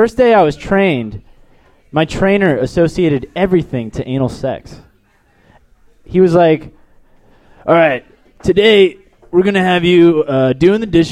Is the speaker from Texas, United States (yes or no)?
yes; El Paso, Texas, United States; Last letters of my name, EP, El Paso. I come from Texas.